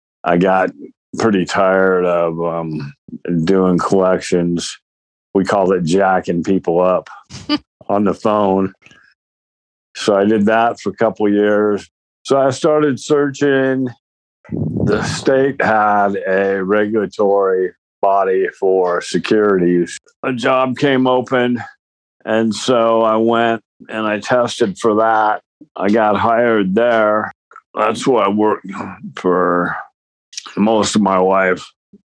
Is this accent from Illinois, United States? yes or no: no; Denver, Colorado, United States; born there; I was born in Denver, Colorado in July of 1961.